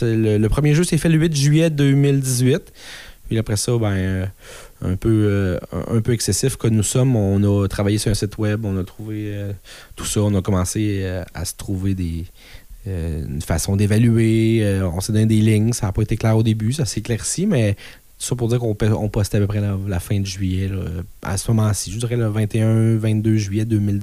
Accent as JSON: {"language": "French", "town": "Saint-Hyacinthe", "region": "Quebec", "country": "Canada", "said": "On est de Saint-Hyacinthe."}